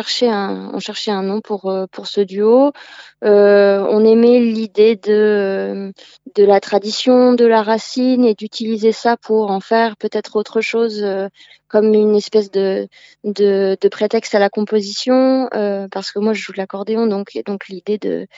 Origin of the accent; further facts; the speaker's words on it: Nouvelle-Aquitaine, France; Alors, du Poitou aussi, parce qu'on vient du Poitou, mais pas que.